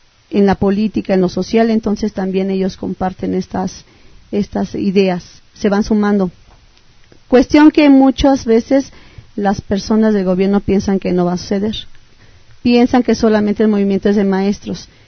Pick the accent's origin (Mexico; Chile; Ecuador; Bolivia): Mexico; yo también soy mexicano.